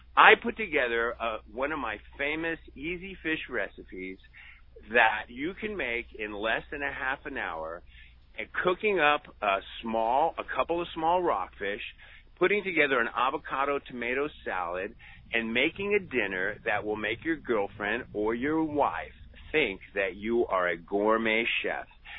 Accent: Dana Point, California, United States; I went and met Brian Willey over at the Sump Fun in my hometown of Dana Point.

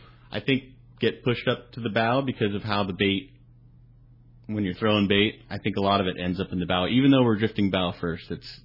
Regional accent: San Diego, California, United States; Here in San Diego.

